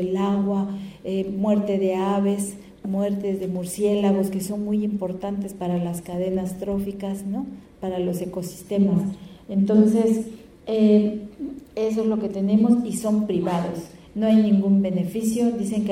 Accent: Oaxaca, Mexico; aquí en el Istmo de Tehuantepec, de donde yo vengo, y en otras partes del país existen conflictos energéticos.

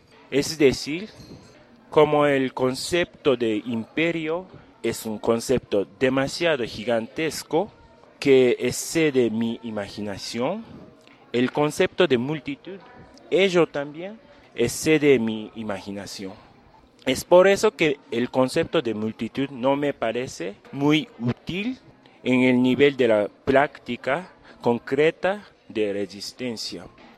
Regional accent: Japan; Spanish is a second language; soy del Japón. Me quedo como una semana en Chiapas.

